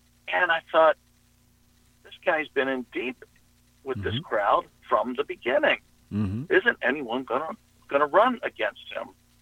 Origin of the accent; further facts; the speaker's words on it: Baltimore, Maryland, United States; moved away as an adult; I come from Baltimore originally. I was born in Baltimore, and I was there for the better part of 30 years.